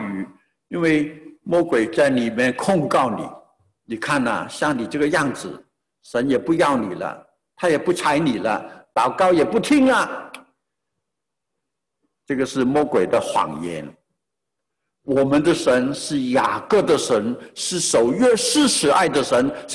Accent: Changzhou, Jiangsu, China; 我们在网上有一些是我在常州长大在哪里念小学中学，我们有个群组里面最近这两天有人问我，你怎么样啊，你还好吗？我是1960年小学毕业，65年中学毕业

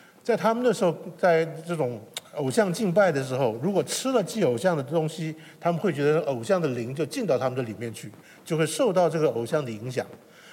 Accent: China; 从我们一个身为一个中国人在这样一个环境之下，其实我们跟偶像的敬拜是牵扯到一些关系的。那拿我们家来说吧，我父母我是从小我父母他们就已经是基督徒了

